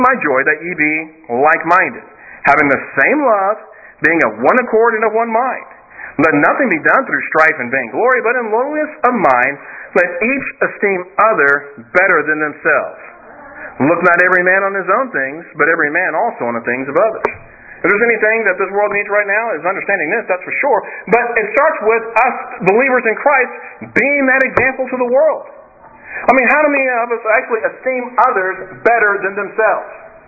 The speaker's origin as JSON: {"language": "English", "town": "Kansas City", "region": "Kansas", "country": "United States", "tie": "born or raised there", "said": "am predominantly, mainly, mostly black, a little Cherokee Indian in me from my dad's side, from Kansas City, growing up in Wyandotte County."}